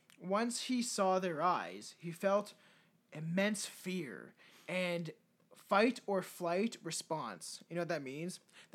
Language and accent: English; Canada; We're Canadian.